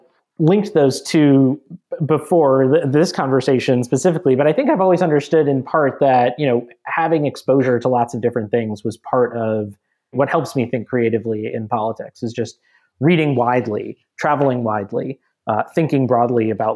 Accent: Minnesota, United States; also born or lived in Georgia, United States; You know, I grew up largely in Minnesota and Georgia

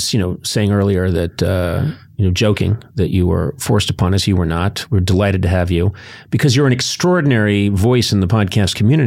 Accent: Boston, Massachusetts, United States; I grew up in the Boston area. And houses are old.

